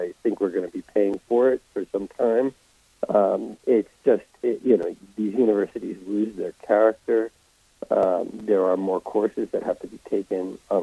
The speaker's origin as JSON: {"language": "English", "region": "New York", "country": "United States", "tie": "born or raised there"}